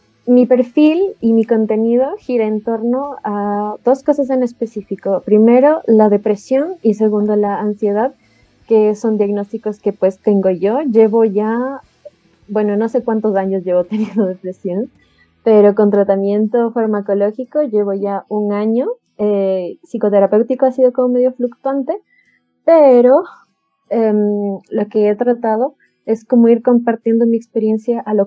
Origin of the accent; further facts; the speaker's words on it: Ecuador; yo, pues, como dijo Ariel, soy de Ecuador. Tengo 23 años.